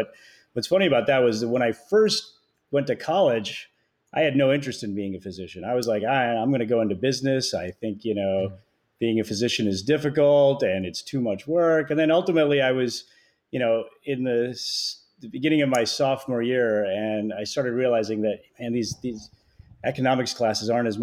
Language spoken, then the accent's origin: English; United States; growing up, as an Indian kid, in America in the 80s